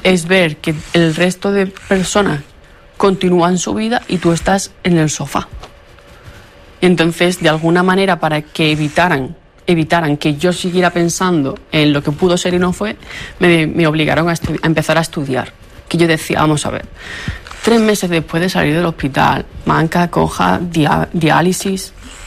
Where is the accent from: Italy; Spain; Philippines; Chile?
Spain; Andalusia; y allí en Andalucía, que nosotros somos de Andalucía, sí